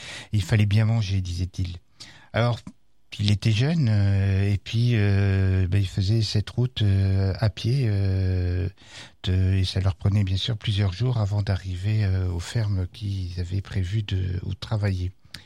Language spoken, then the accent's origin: French; Lille, Hauts-de-France, France; « Ah, mais vous êtes belge ?»« Non, pas tout à fait, nous on vient de Lille. »